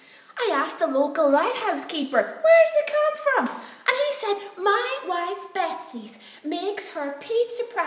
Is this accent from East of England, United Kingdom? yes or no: yes; East of England, United Kingdom; I'm from Essex.